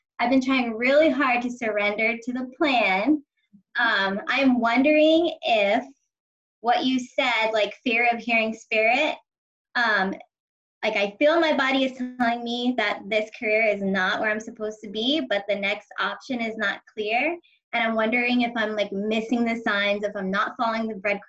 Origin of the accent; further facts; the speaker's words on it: New York, United States; now in Houston, United States; I'm in Houston. I'm from New York, but I've been here 11 years.